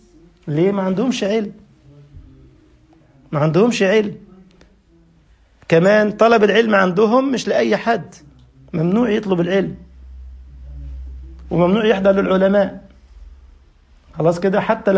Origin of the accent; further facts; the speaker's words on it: Upper Egypt, Egypt; وانا صعيدي برضه.